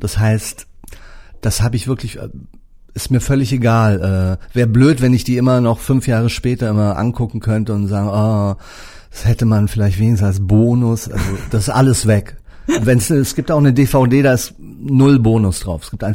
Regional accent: Munich, Bavaria, Germany; now in Berlin, Germany; Also ich bin auch Münchner, der nach Berlin gegangen ist

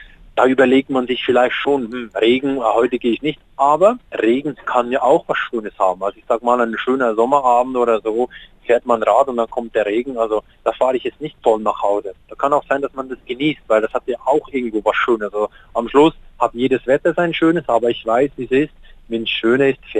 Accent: Switzerland; Ich bin auch Schweizer Sportler des Jahres geworden.

